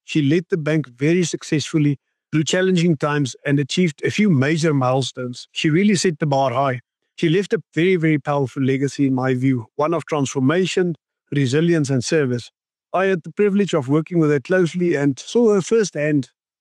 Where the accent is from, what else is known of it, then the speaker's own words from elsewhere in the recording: Gobabis, Omaheke, Namibia; I'm proudly Namibian. I hail from the East, Gobabis to be specific.